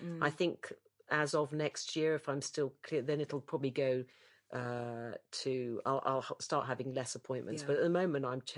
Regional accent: United Kingdom; And in this, very hardcore, especially as a Brit at this point.

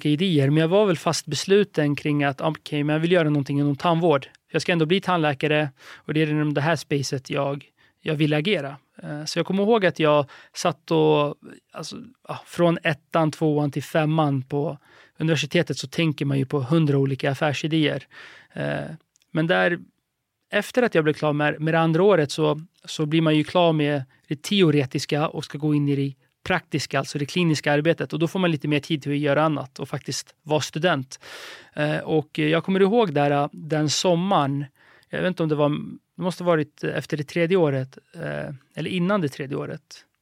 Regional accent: Stockholm, Stockholm County, Sweden; Så hade min uppväxt på Söder, började på gymnasiet, gick på Östra Real, naturlinjen där.

